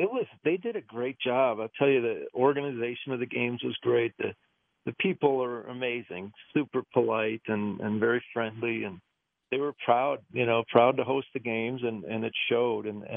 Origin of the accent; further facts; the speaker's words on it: Wisconsin, United States; Where I grew up in Wisconsin, it was what we had.